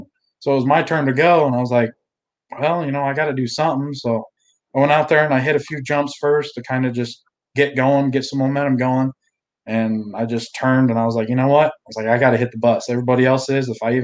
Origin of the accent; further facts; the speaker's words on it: Idaho, United States; being that it was in Idaho and it was real close to Wyoming in my hometown, I had quite a bit of family out there and stuff.